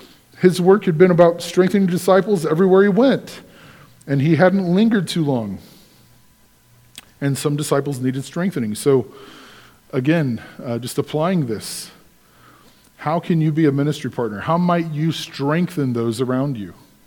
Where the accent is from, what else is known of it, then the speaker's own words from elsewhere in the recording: United States; Because we're American, we're so invested in the moment.